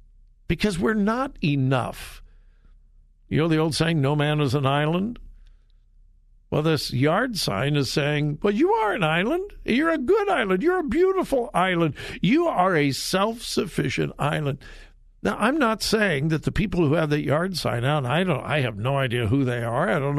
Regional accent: Westerville, Ohio, United States; Driving around my hometown of Westerville this morning

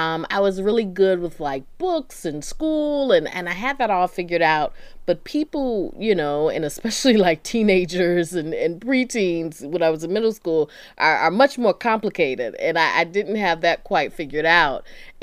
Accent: Durham, North Carolina, United States; I'm from Durham, North Carolina.

